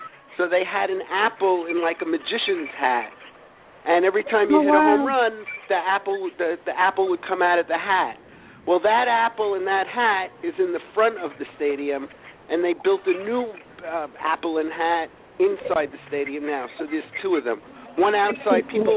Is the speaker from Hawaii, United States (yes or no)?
no; Flushing, New York, United States; I've been a Met fan since I'm like 8 or 9. I grew up in Flushing.